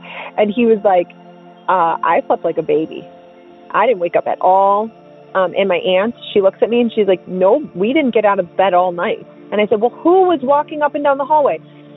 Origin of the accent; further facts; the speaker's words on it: Milwaukee, Wisconsin, United States; also born or lived in Texas; I'm from Milwaukee, Wisconsin. So I had been living down in Texas with my former husband.